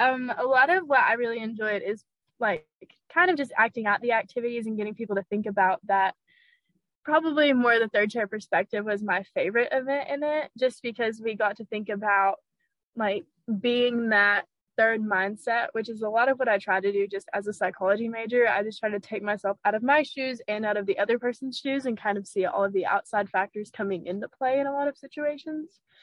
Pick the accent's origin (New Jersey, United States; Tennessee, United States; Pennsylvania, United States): Tennessee, United States; Oneida; So I'm from Oneida, Tennessee. It's a small little place